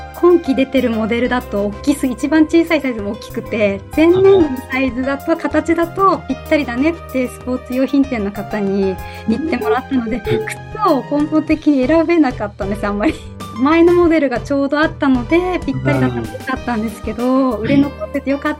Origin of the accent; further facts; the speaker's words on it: Tohoku, Japan; now in Tokyo, Japan; まあもしかしたら東北出身なのでそう思った。東京の冬はそんなに寒くないかもしれないですね。